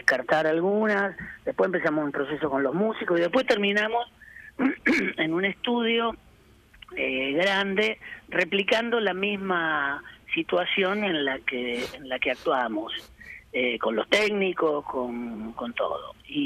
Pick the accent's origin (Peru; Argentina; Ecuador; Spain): Argentina; Rosario, Santa Fe; los rosarinos tenemos como cierta características personales similares